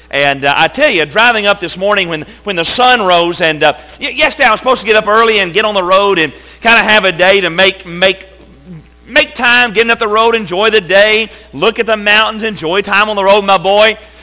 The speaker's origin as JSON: {"language": "English", "region": "Tennessee", "country": "United States", "said": "Well, I'm from Tennessee, and so coming up the road today, and the sun is out"}